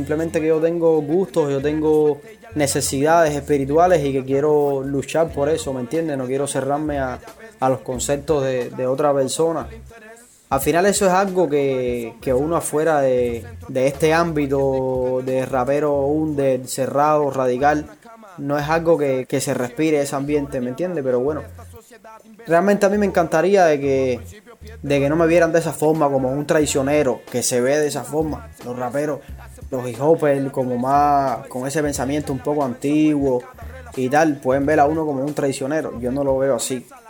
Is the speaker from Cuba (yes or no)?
yes; Cuba; Yo feliz porque al final esta es mi tierra, ¿me entiendes?